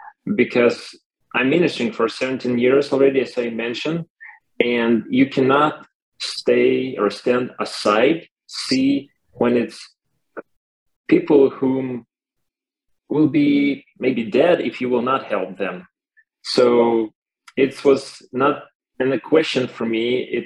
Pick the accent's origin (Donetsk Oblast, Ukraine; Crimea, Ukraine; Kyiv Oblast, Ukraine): Kyiv Oblast, Ukraine; I'm from Ukraine, north of Kyiv. And I'm 35